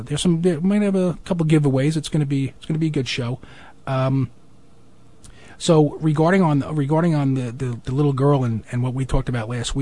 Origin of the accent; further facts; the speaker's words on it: United States; I don't know if it's a male thing or what, but as an American, I think there's some more importance in other directions.